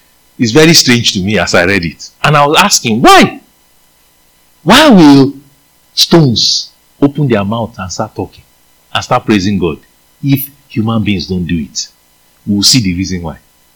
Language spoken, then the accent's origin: English; Nigeria; accent: Nigerian; English is a second language; I might be using my Nigerian accent, but it doesn't matter.